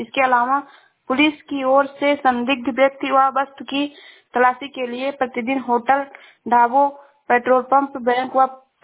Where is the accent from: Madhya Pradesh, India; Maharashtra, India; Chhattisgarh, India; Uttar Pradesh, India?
Uttar Pradesh, India; Shravasti; मैं जिला श्रावस्ती से हूँ।